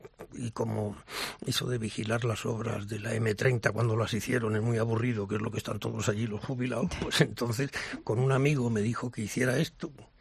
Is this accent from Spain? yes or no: yes; Spain